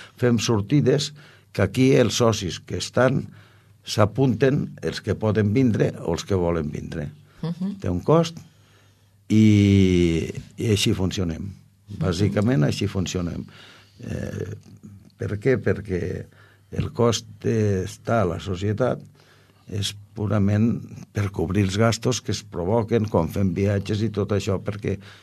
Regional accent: Balaguer, Catalonia, Spain; jo no visc a Balaguer, però jo sóc de Balaguer.

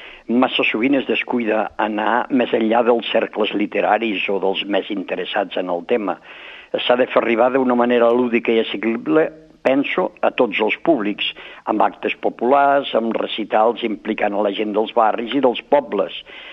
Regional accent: Peramola, Catalonia, Spain; jo sóc fill de Peramola

